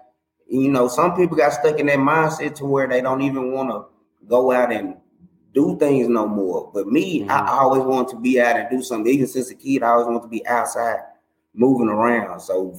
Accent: Tyler, Texas, United States; now in Dallas, United States; Born and raised in Tyler, moved to Dallas about 8 years back.

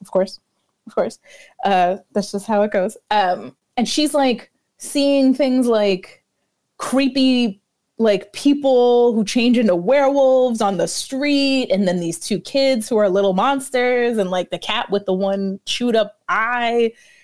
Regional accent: New York City, New York, United States; as a New Yorker who sees things that are quote unquote in New York

